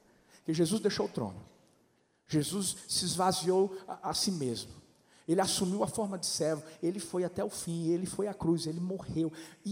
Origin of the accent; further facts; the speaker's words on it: Recife, Pernambuco, Brazil; born there; Mas eu nem conhecia Paulista, gente. Eu nasci em Recife.